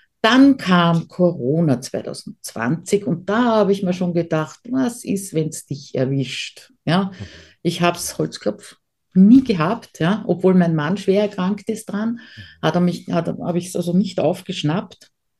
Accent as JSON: {"language": "German", "country": "Austria", "said": "Ich komme ja eben aus Österreich und dementsprechend habe ich mir damals auch die österreichische Domain genommen."}